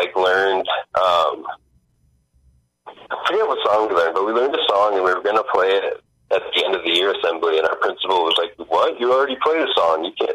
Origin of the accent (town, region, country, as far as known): Niagara Falls, Ontario, Canada; born or raised there; also born or lived in Mississauga